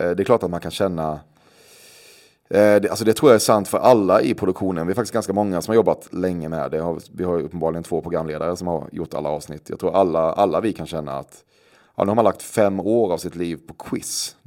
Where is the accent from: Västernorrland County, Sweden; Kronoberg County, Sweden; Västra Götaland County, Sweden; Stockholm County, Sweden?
Kronoberg County, Sweden; Väckelsång; Jag kommer från ett litet samhälle 3 mil söder om Växjö i Småland som heter Väckelsång.